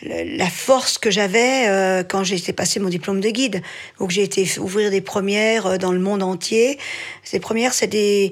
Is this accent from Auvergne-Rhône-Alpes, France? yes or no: yes; Chamonix, Auvergne-Rhône-Alpes, France; born there; je suis née à Chamonix et mes ancêtres étaient tous des montagnards ou des chasseurs ou de cristalliers, ou voire des guides.